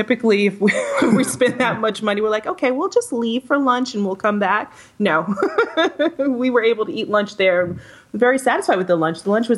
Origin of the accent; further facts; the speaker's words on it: Florida, United States; And I'm from South Florida. I lived there for a great deal of my life.